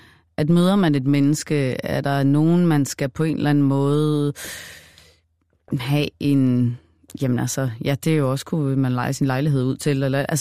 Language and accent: Danish; Vejle, Region of Southern Denmark, Denmark; jeg ved da også fra min hjemegn i Vejle, der hvor jeg voksede op